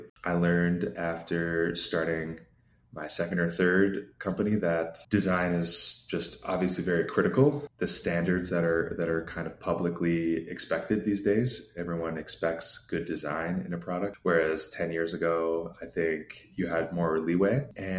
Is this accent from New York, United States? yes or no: yes; New York, United States; also born or lived in Chicago; now in Mexico City, Mexico; I'm in Mexico City right now, but I'm originally from New York and lived in Chicago for about a decade before this.